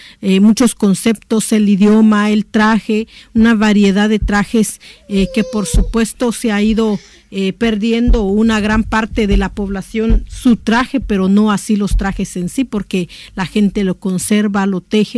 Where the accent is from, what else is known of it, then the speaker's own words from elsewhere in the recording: Guatemala; venimos de Guatemala, de la parte central, somos mayas cachiqueles